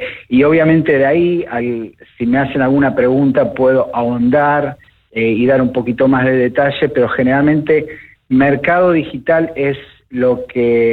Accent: Argentina; also born or lived in New Jersey, United States; now in Miami, United States; yo crecí en Argentina, nací en New Jersey, yo crecí en Argentina y hace ahora 20 años que estoy en Miami

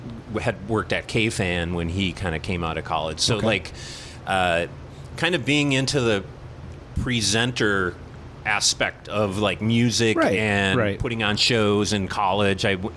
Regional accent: Golden Valley, Minnesota, United States; I did. I grew up in Golden Valley, Minnesota.

